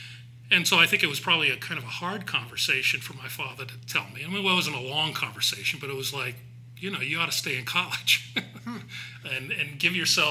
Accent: New Hampshire, United States; including back in my home state of New Hampshire

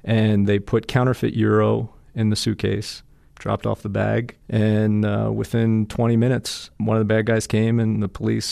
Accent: Philadelphia, Pennsylvania, United States; And I grew up in Philly, real working class neighborhood.

